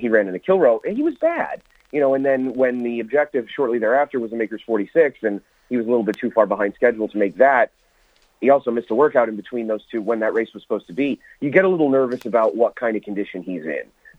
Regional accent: Houston, Texas, United States; obviously for me to get a shameless plug in on my hometown team, but like, look at how the Houston Rockets have overtaken the NBA.

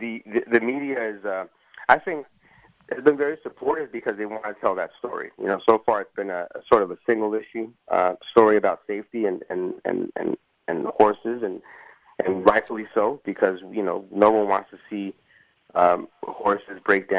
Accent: Santa Monica, California, United States; Yes. I'm from Santa Monica, California. Grew up here.

